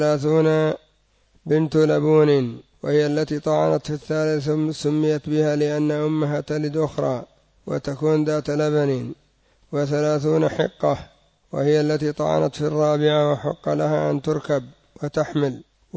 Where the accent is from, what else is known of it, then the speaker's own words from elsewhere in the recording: Yemen; الآن دية الميت يعني ربما ما تبلغ 20,000 ريال سعودي عندنا في اليمن